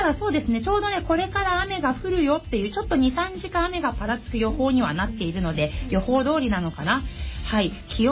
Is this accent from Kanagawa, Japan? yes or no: yes; Kawasaki, Kanagawa, Japan; 川崎生まれ川崎育ち、自称夢見ヶ崎動物公園専属アイドル